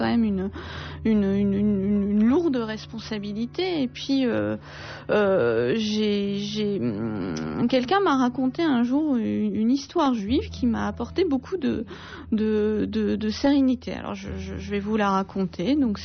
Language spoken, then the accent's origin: French; Iran; first language Armenian; French is a second language; now in France; ma langue maternelle est l'arménien, mais c'est vrai que j'ai toujours été bilingue. En Iran, j'étais bilingue en arménien et en farsi, en persan. Quand je suis arrivée en France